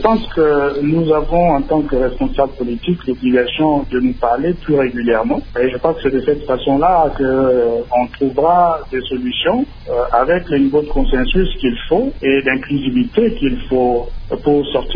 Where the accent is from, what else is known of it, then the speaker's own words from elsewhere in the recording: DR Congo; En tant que Congolais, je ne souhaite pas que je puisse être catégorisé